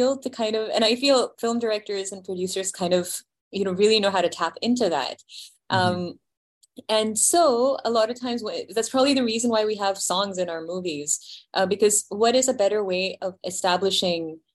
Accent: India; I feel us as Indians, or myself being of Indian origin, I think we are more on the emotional side.

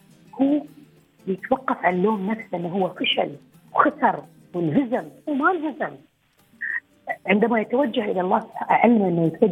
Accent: United Arab Emirates; في كثير من الاشياء يسويها المجتمع عندنا في الامارات

